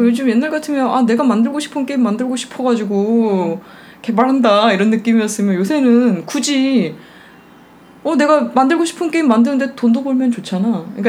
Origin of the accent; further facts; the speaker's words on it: Masan, South Gyeongsang, South Korea; 왜냐면 근데 저는 어렸을 때 마산을 살았었잖아.